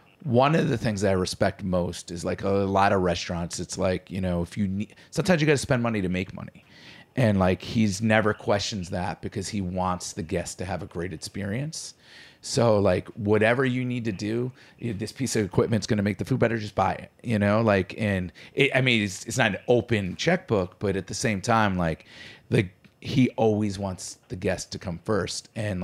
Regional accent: Connecticut, United States; also born or lived in Colombia / Long Island; I'm adopted from Colombia, and I was raised by Italian Americans in Connecticut, then Long Island.

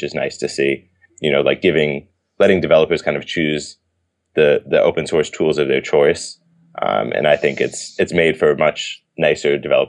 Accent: Lexington, Massachusetts, United States; So I grew up around Boston in a place called Lexington, Massachusetts, and I went to school at MIT, studied computer science there

